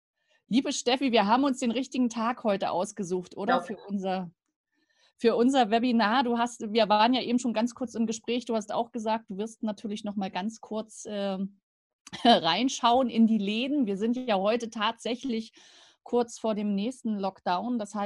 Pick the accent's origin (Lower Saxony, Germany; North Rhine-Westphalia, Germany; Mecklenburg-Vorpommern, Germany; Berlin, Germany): Mecklenburg-Vorpommern, Germany; Rostock; Meine Heimat ist Rostock